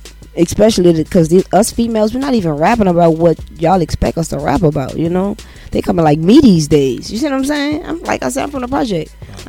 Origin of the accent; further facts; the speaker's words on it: New Orleans, Louisiana, United States; I'm from New Orleans. They're from New Orleans.